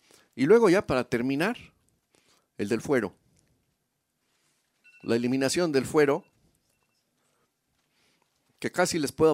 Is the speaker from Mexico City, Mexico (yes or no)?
no; Guerrero, Mexico; born there; El estado de Guerrero, donde yo nací